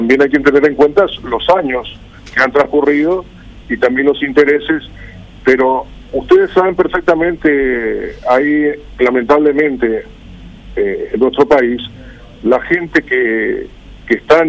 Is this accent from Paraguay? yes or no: yes; Paraguay; como paraguayo te digo